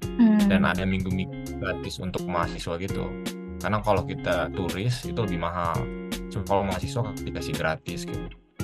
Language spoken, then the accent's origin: Indonesian; Indonesia; now in Russia; Aku sendiri orang Indo